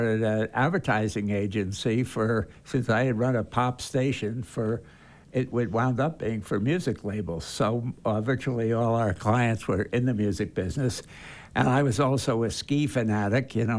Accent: Brooklyn, New York, United States; born there; also born or lived in Long Island / Los Angeles; Well, I was proud to say I was born in Brooklyn, lived on Long Island about 15 miles from the city.

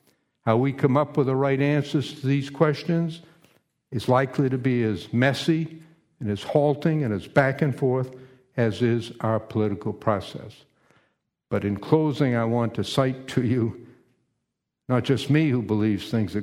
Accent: Maine, United States; gathered before me in a federal courtroom in my home state of Maine.

